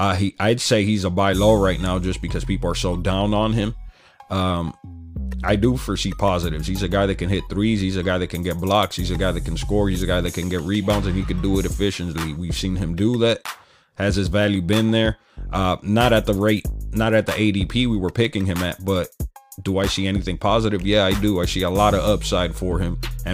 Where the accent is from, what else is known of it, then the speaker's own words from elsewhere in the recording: New York City, New York, United States; Well, I grew up in New York City, and I hated the Knicks.